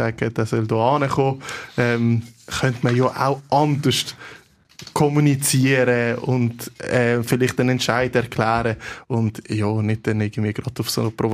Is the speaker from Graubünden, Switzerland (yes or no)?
no; Basel, Basel-Stadt, Switzerland; man geht gerne ins Berner Oberland als Basler.